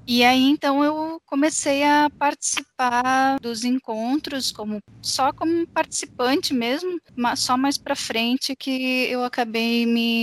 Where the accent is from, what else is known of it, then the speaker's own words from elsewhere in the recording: Blumenau, Santa Catarina, Brazil; Também sou nascida e criada em Blumenau